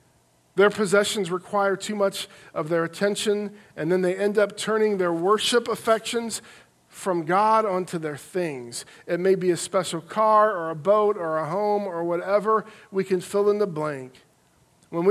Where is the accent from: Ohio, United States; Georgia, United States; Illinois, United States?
Ohio, United States; Piqua; When I was still in college, living in my hometown of Piqua, I lived at home while I went through college.